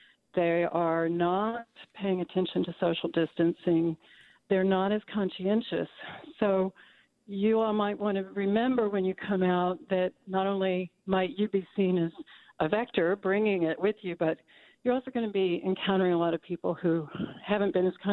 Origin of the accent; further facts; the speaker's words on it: California, United States; I'm from the Bay Area originally.